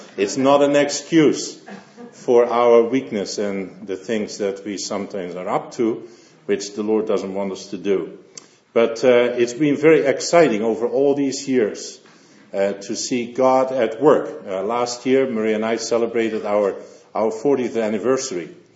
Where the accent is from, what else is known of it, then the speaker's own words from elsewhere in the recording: Netherlands; now in Canada; I'm from Holland, and three of our kids were born in Britain.